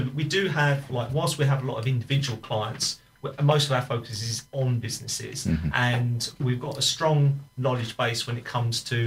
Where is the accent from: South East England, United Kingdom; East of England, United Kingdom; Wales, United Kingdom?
East of England, United Kingdom; now in Kent, United Kingdom; Originally, I was born and bred in Essex, believe it or not.